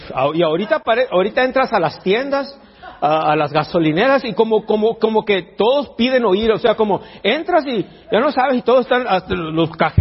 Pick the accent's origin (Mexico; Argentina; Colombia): Colombia; Antioquia; somos paisas, la diferencia está que nosotros somos paisas en carne paisa, pero hijos de Dios.